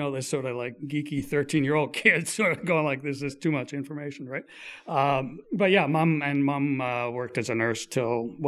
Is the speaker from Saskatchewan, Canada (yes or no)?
no; Kingston, Ontario, Canada; also born or lived in Ottawa; And so they immigrated to Quebec City, moved to Kingston, Ontario when I was about 1 year old. And then basically I grew up in Kingston and in Ottawa.